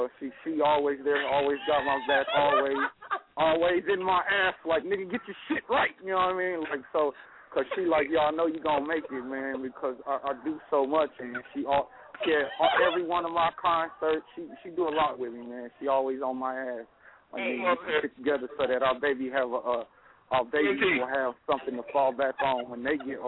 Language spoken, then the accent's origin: English; Kansas City, Missouri, United States; now in Philadelphia, United States; I'm from Kansas City, Missouri, but right now I'm living in Philadelphia, PA.